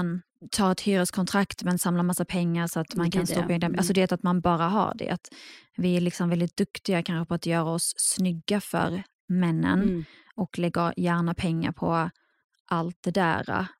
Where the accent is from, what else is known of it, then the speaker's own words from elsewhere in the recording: Skåne, Sweden; also born or lived in Iraq; Jag är ju uppväxt i Skåne på tidigt 90-tal. Så det var ganska speciellt för att vi kom ju då dit från Irak. Så att vi var typ den enda så arabiska familjen i en liten skånsk by.